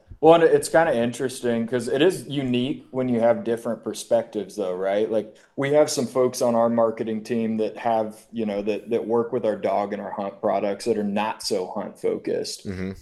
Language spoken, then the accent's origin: English; Kansas City, Kansas, United States; Like we're from Kansas City, Flatland, Kansas.